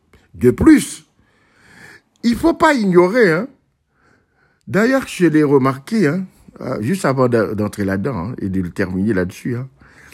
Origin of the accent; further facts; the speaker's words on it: Haiti; je me souviens les ananas que nous mangeons chez nous en Haïti.